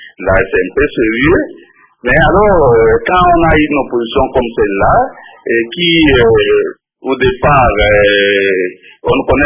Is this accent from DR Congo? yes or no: yes; DR Congo; Et l'opposition chez nous au Congo